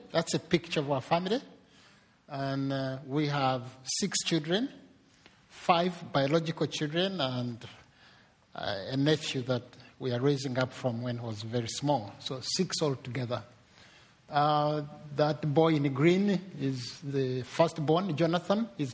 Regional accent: Canada; And so I was there as a Canadian.

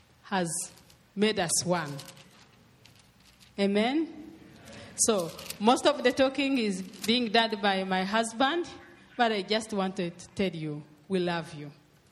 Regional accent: Rwanda; now in Canada; And so when we come from Rwanda, in Canada, where you have not been, we find lovely people who welcome us, and we feel comfortable.

